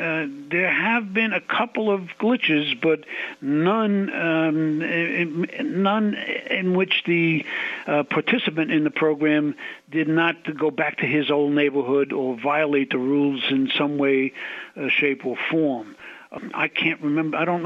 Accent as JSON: {"language": "English", "region": "New York", "country": "United States", "said": "The fact that I come from New York and I'm familiar with the landscape certainly hasn't hurt me"}